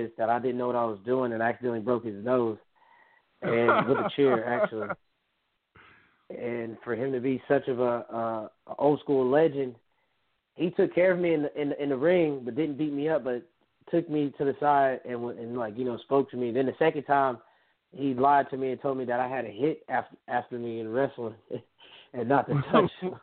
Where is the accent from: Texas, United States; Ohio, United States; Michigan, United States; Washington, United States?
Texas, United States; Kerrville; now in San Antonio, United States; I'm calling from San Antonio, Texas. That's I like to call this my second home. I'm originally from Kerrville, Texas, an hour away from here.